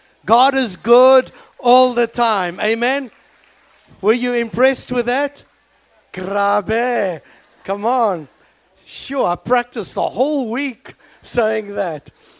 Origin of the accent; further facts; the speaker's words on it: Philippines; because I'm Filipino. Because in the Philippines, you put an H in everything.